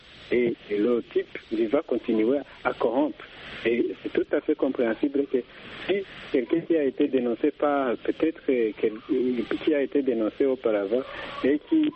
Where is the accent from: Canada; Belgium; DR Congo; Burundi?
Burundi; Chez nous, en Afrique, je vais dire au Burundi exactement.